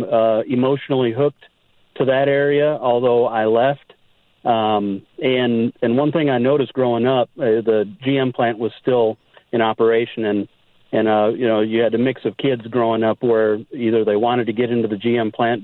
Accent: Janesville, Wisconsin, United States; Well, I was inspired to call because I'm actually from the Janesville area.

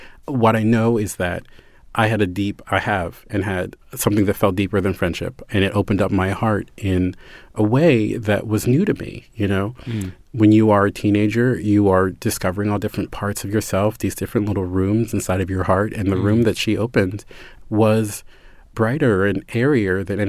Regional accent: Baltimore, Maryland, United States; I'm from Baltimore, but that's not the third world, honey.

